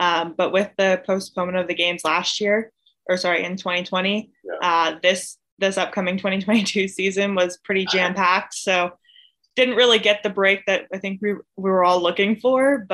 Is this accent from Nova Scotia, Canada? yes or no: yes; Liverpool, Nova Scotia, Canada; And growing up in Liverpool, Nova Scotia, there wasn't a ton going on outside of school